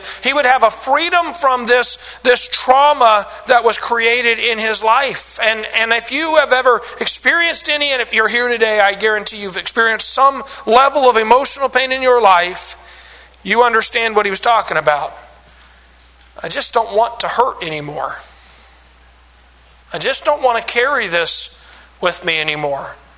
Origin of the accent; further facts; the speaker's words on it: Kansas, United States; Now, I grew up in Kansas, and I grew up in a preacher's home.